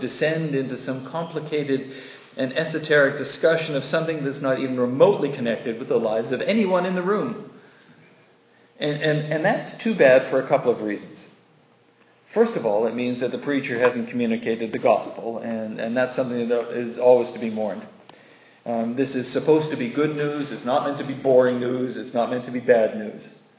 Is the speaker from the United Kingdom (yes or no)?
yes; England, United Kingdom; I mean, I was a kid from England, and I was getting insight into a totally different culture.